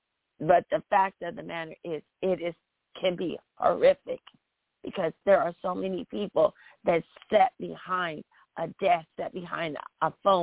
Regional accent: Kentucky, United States; I grew up in Kentucky, and that's what I listened to.

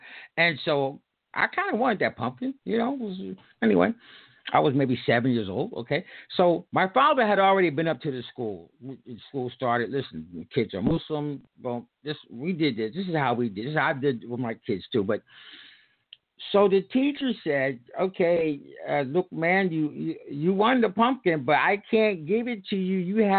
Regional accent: Philadelphia, Pennsylvania, United States; I'm coming from Philadelphia, grew up in Philadelphia. I'm Philadelphian, you know, it's kind of a tough town.

